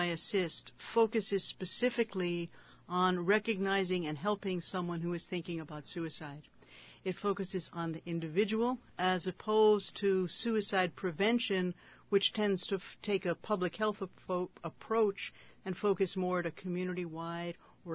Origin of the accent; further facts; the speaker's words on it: Anchorage, Alaska, United States; I'm from Anchorage